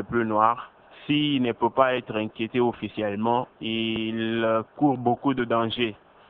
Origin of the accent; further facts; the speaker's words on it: DR Congo; Ici, chez nous, en République démocratique du Congo